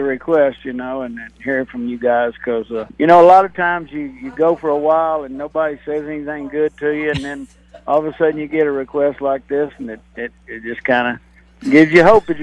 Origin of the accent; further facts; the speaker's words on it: Itasca, Texas, United States; also born or lived in Fort Worth; I grew up in Itasca, so a lot of that was done in Hill County. We just stayed around there close, and then later on I moved to Fort Worth